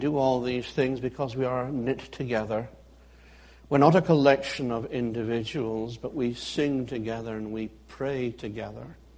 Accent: Edinburgh, Scotland, United Kingdom; Growing up in Edinburgh last century, we lived in a part of Edinburgh where you could still have coal fires.

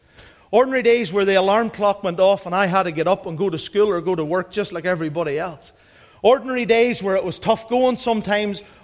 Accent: Castledawson, Northern Ireland, United Kingdom; No matter where you grew up, you just have a wee soft spot, I think, for home. And I grew up in Castledawson.

